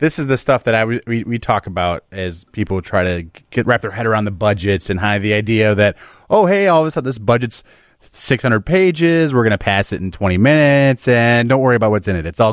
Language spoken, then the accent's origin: English; Palatine, Illinois, United States; I grew up in Palatine